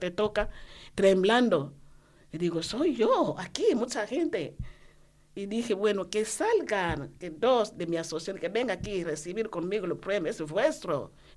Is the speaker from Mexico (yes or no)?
no; DR Congo; Spanish is a second language; Y es un tema muy, muy difícil en mi país. Muchos niños están en la calle robando.